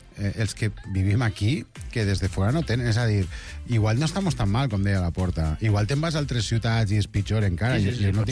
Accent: Castelló, Valencian Community, Spain; jo soc de Castelló, però si no ho he dit mai en aquest programa

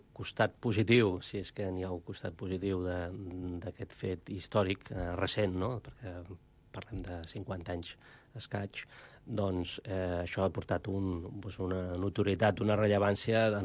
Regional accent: Catalonia, Spain; soc nascut a Catalunya, soc català, i per tant, la meva formació de naixement és amb una base cristiana, no? I jo m'he desenvolupat pràcticament fins als 15 anys amb aquesta moral

